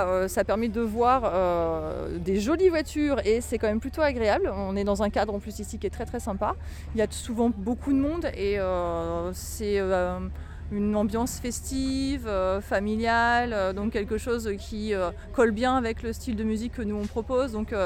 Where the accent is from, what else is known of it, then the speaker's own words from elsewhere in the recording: Compiègne, Hauts-de-France, France; Nous sommes originaires de la région de Compiègne.